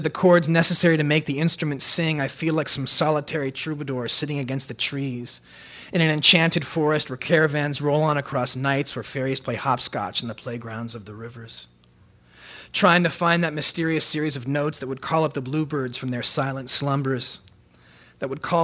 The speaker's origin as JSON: {"language": "English", "town": "Los Angeles", "region": "California", "country": "United States", "tie": "born or raised there", "said": "I'm from Los Angeles. I've lived in and around Los Angeles for the entirety of my life"}